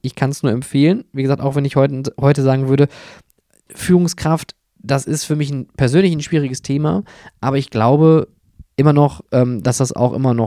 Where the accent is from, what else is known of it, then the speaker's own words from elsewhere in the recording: Germany; Und da habe ich als Deutscher natürlich klar gesagt, Pünktlichkeit.